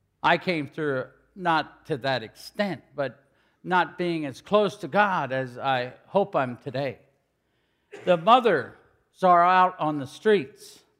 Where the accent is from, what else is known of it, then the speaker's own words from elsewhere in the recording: Morgantown, United States; I come from Morgantown, south of Morgantown, some of you that don't know me, and as a dairy farmer